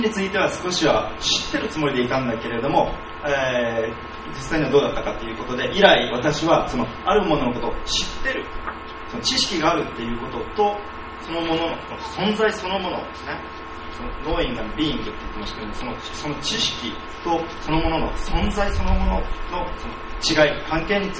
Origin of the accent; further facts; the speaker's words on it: Australia; Japanese is a second language; 私はオーストラリア出身で、